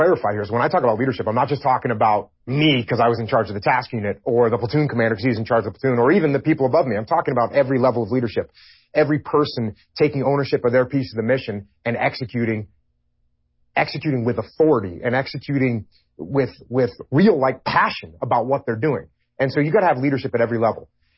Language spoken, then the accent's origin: English; United States; as an American, I don't like the idea of mandating that people do something that they don't want to do.